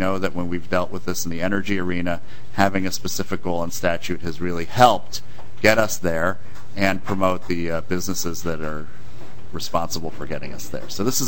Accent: Cincinnati, Ohio, United States; Where I grew up in Ohio, you had to take your recyclables to a place by the University of Cincinnati

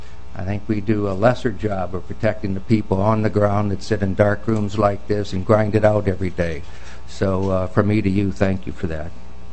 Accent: Minnesota, United States; So what I'm about to say, I say as a Minnesotan. I've lived here all my life.

